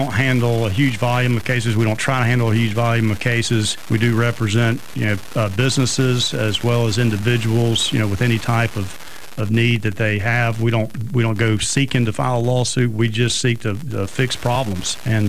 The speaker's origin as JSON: {"language": "English", "town": "Mobile", "region": "Alabama", "country": "United States", "tie": "born or raised there", "said": "I grew up here in Mobile."}